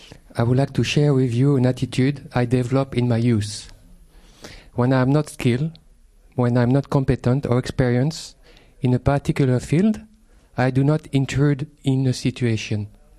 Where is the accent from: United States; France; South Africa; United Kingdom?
France; accent: French; English is a second language; Because with my French accent, I'm afraid.